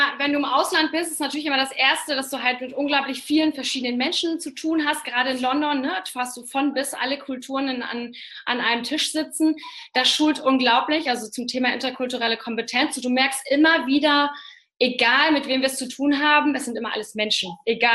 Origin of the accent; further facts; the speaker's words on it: Hamburg, Germany; wollte eigentlich in die klassische Medienwelt als Hamburger Dern